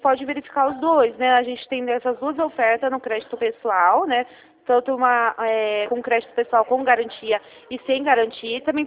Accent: Cosmópolis, São Paulo, Brazil; Não, não, eu sou de Cosmópolis

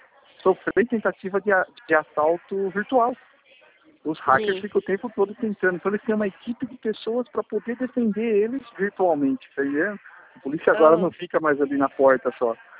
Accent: Jundiaí, São Paulo, Brazil; eu sou de Jundiaí

